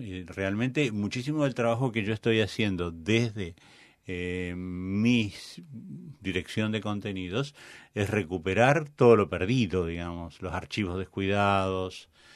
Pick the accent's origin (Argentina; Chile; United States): Argentina; te digo, somos argentinos.